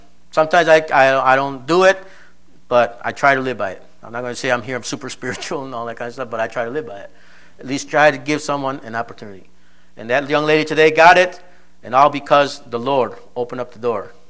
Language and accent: English; Colombia; now in United States; when I go back home to when I'm in Colombia, I tell the people, yeah, I'm from the States